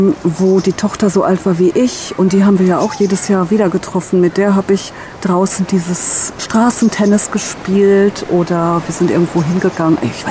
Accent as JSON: {"language": "German", "town": "Haltern", "region": "North Rhine-Westphalia", "country": "Germany", "tie": "born or raised there", "said": "Den Jugendschwimmer habe ich bei uns zu Hause in Haltern gemacht, das weiß ich noch."}